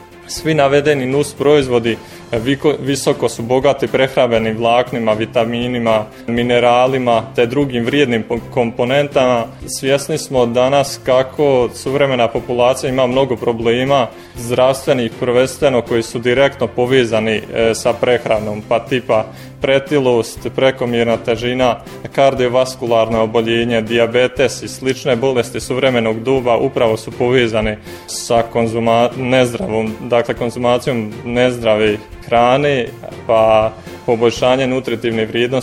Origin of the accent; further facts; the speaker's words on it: Žepče, Federation of Bosnia and Herzegovina, Bosnia & Herzegovina; moved away as an adult; now in Osijek, Croatia; ja sam inače, dolazim iz Bosne, iz mjesta Žepče i tamo sam završio srednju školu u Katoličkom školskom centru Don Bosco kao učenik generacije, došao tu u Osijek na prehrambeno-tehnološki fakultet